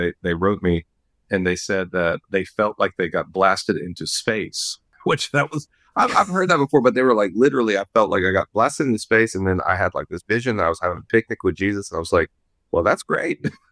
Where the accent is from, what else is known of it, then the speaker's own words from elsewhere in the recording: Lafayette, Louisiana, United States; born and raised in Lafayette, Louisiana.